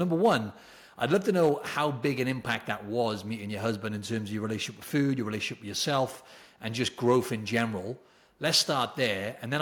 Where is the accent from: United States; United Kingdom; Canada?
United Kingdom; Wales; I'm from the UK, so I'm from Wales originally.